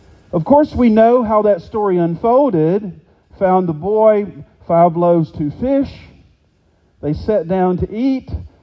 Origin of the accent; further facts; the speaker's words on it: West Virginia, United States; now in Alabama, United States; Here in our own home state of Alabama, my home state of West Virginia